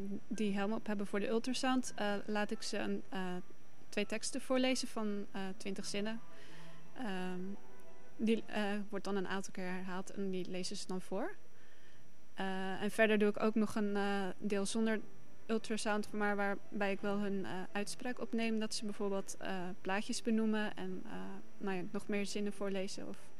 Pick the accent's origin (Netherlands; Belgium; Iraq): Netherlands; North Holland; Ik kom zelf uit Noord-Holland, dus ik ben inderdaad geïnteresseerd in Noord-Hollandse dialecten.